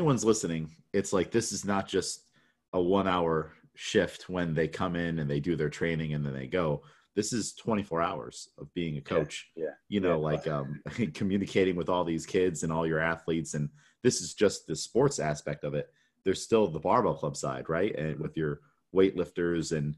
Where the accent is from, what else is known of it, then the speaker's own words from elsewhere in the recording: Afton, New York, United States; Cause I grew up out in Afton, New York. So out in like, you know, the farms and stuff like that.